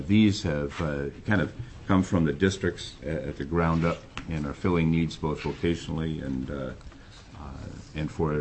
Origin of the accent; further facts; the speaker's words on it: Nenana, Alaska, United States; There's one in Galena, one in Bethel, and one in Nenana, my hometown.